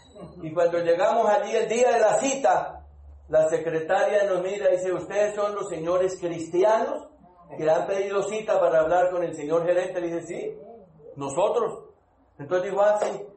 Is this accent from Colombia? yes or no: yes; Colombia; Y sí, doctor, somos colombianos.